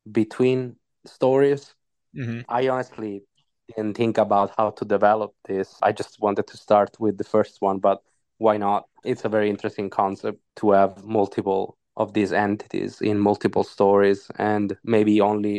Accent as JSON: {"language": "English", "region": "Calabria", "country": "Italy", "second_language": "English", "said": "you guys know that I'm from Italy. I'm from a region called Calabria on the southern part of Italy."}